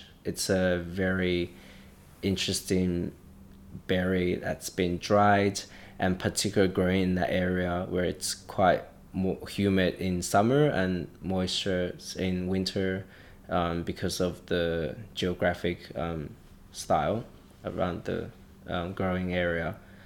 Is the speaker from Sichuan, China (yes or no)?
yes; Sichuan, China; I come from Sichuan province, which is southwest of China. It's on the border with Tibet and the southern part of the country.